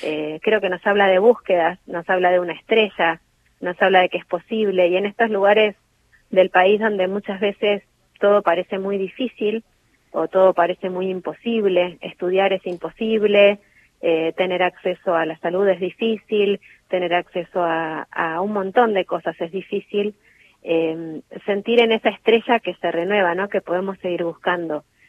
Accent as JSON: {"language": "Spanish", "region": "Buenos Aires", "country": "Argentina", "said": "yo también soy de Buenos Aires, así que voy y vengo"}